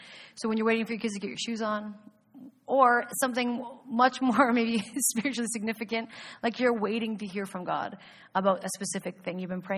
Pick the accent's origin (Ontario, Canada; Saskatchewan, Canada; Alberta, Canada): Ontario, Canada; Petrolia; But growing up in Petrolia, there was a banner on this wall right near the front.